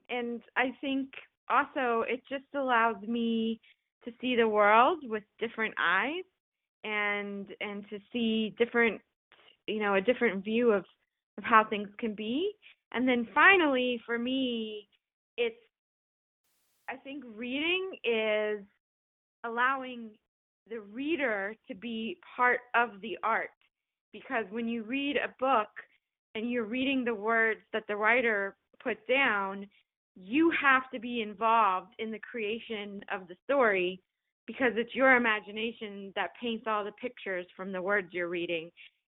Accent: Florida, United States; I grew up in South Florida where it's hot even in winter.

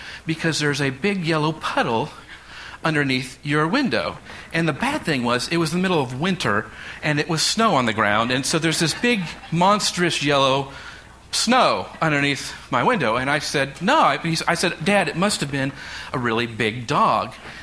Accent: Kansas, United States; born or raised there

